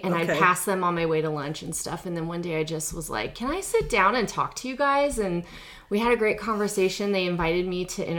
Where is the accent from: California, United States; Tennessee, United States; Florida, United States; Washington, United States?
California, United States; San Diego; I am from San Diego, North County.